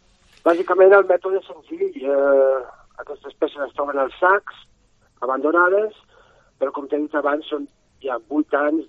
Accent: Andorra; moved away as an adult; now in Barcelona, Spain; Jo sóc andorrà, de fet.

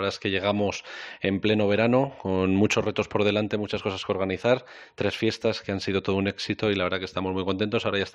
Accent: Matalpino, Community of Madrid, Spain; also born or lived in Cerceda; nací en La Paz, como toda la mayoría de los niños de mi generación, pero mis padres pues vivían en Matalpino, mis primeros años viví en Matalpino, luego nos trasladamos a Cerceda y desde entonces. Así que del pueblo nacido, crecido y vivido.

